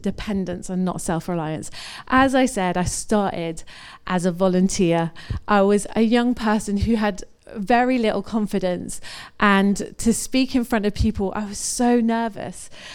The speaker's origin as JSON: {"language": "English", "town": "Corby", "region": "East Midlands", "country": "United Kingdom", "said": "because now I'm back in Corby, I'm from Corby, and I've gone back there"}